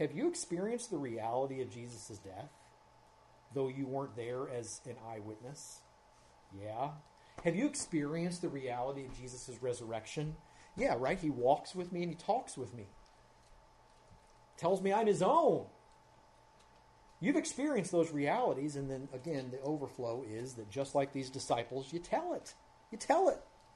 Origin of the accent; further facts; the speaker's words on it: Cincinnati, Ohio, United States; grown up in the Midwest know that in every 17 years we get the cicadas, and they're coming back to my hometown, Cincinnati, this summer.